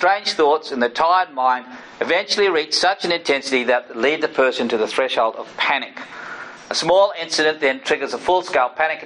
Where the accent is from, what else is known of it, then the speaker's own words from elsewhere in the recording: Australia; I'm from Australia. I like long distances.